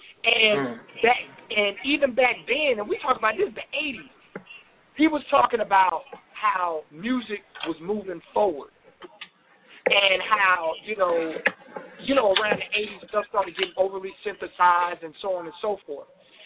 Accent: Virginia, United States; I'm from Virginia, okay?

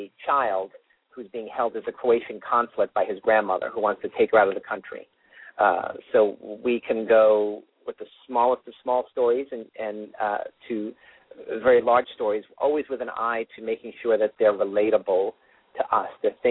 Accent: New York City, New York, United States; You know, I'm from the Bronx, and I went to a very good school in Massachusetts

